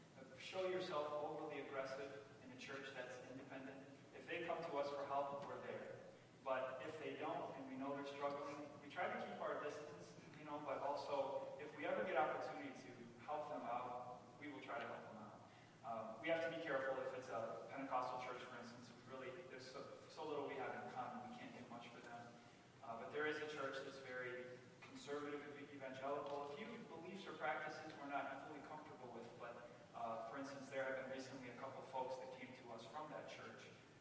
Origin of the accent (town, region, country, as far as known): Rockford, Illinois, United States; born or raised there